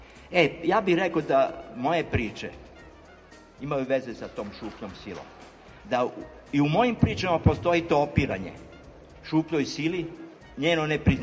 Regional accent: Zrenjanin, Vojvodina, Serbia; odakle sam ja rodom iz Zrenjanina

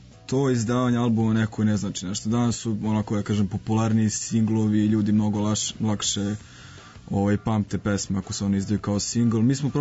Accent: Požarevac, Braničevo District, Serbia; now in Belgrade, Serbia; ja sam iz Požarevca, sad smo nas dvojica u Beogradu

